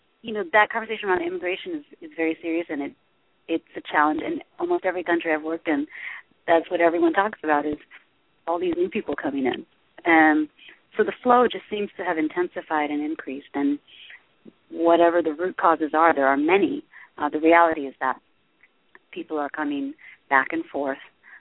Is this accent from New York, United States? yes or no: yes; New York City, New York, United States; born there; But when I grew up firmly believing that I was Eritrean. I was born in New York City. I had never seen the country until I was 14, but I just walked around here like, I'm Eritrean, and no, I'm not American.